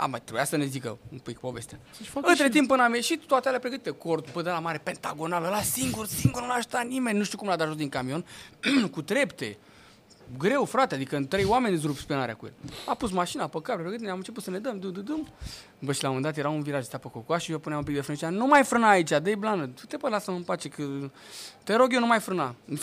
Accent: Romania; Trebuie să o zicem, că suntem români.

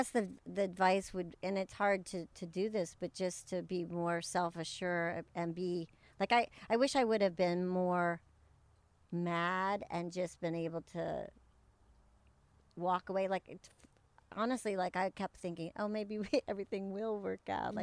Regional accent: Kansas, United States; I'm from Wholesome, Kansas, and maybe it was that.

